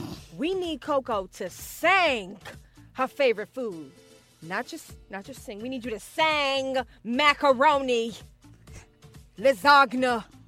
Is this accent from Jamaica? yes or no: yes; Jamaica; Because, you know, I'm from Jamaica. We say rice and peas.